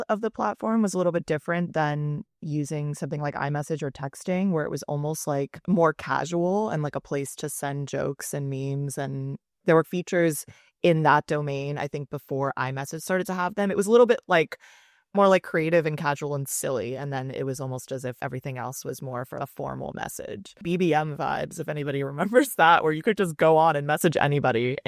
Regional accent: Miami, Florida, United States; I remember using it a lot in like high school because as I grew up in Miami

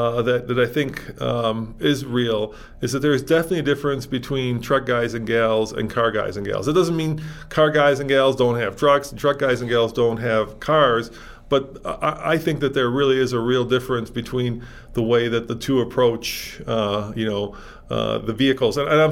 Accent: Chicago, Illinois, United States; Here in Colorado, and I don't know, you know, I grew up in Chicago, so it's a little different there

